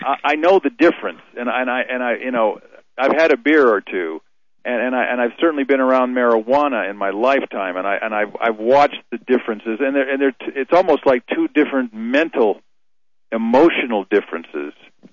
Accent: Colorado, United States; But Rita from Colorado, my home state.

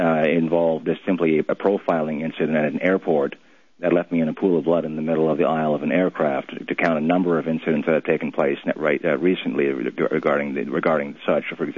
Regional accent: Canada; I'm from Canada. I'm Canadian. My father is Trinidadian.

